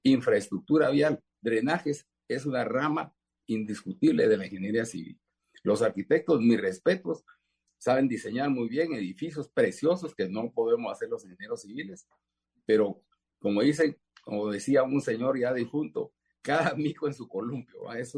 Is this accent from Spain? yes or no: no; Guatemala; como guatemaltecos